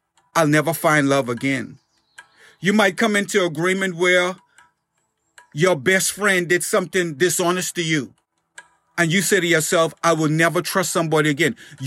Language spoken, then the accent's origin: English; Bahamas; The agreement that I came to myself growing up in the Bahamas, the agreement that I came to myself, I said to myself